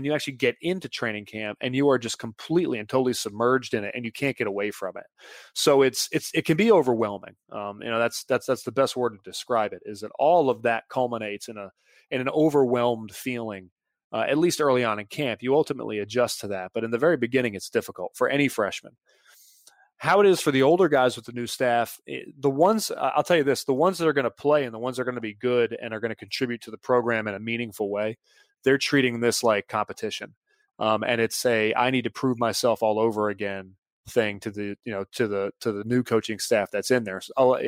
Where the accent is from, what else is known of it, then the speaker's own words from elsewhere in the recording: Mint Hill, North Carolina, United States; I went home a lot, mainly because I was from Mint Hill. So I was 2.5 hours from Chapel Hill